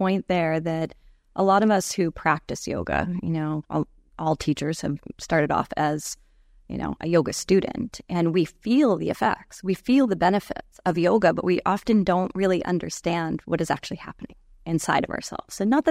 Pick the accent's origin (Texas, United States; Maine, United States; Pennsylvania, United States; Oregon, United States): Maine, United States; moved away as an adult; also born or lived in Los Angeles, United States; And I'm from the United States originally. I'm originally from the state of Maine. Lived in California, Los Angeles area for about 20 years. And now I sort of divide my time between the U.S. and Bali mainly